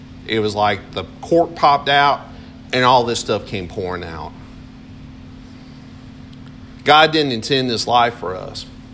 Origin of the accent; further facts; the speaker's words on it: Ware Shoals, South Carolina, United States; When I grew up on Lee Street down in Ware Shoals, and that was the thing.